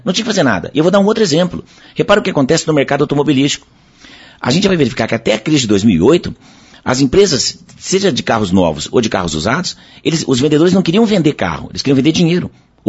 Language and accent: Portuguese; Paraná, Brazil; Porque eu viajo o Brasil, toda vez que eu falo que eu sou do Paraná